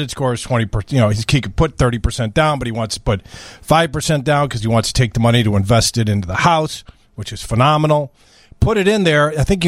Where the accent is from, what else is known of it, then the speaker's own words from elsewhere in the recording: Chicago, Illinois, United States; You know what? We're from Chicago, and we can handle it.